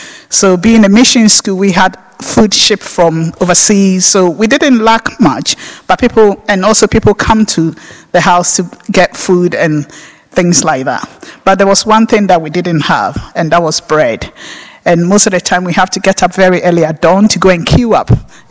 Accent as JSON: {"language": "English", "country": "Ghana", "tie": "born or raised there", "said": "If only I knew that word when I was growing up in Ghana."}